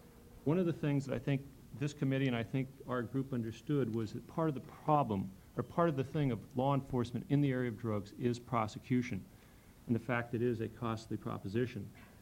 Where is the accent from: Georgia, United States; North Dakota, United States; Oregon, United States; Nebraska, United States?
Oregon, United States; I am using Multnomah County because I come from Multnomah County.